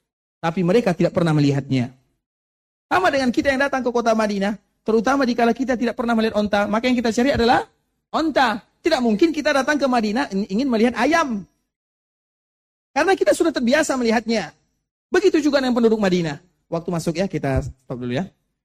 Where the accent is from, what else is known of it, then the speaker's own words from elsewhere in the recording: Indonesia; Makanya disebutkan oleh para ulama, dia berasal dari Andalusia kita berasal dari Indonesia. Karena mereka berasal dari barat, kita berasal dari jauh dari timur.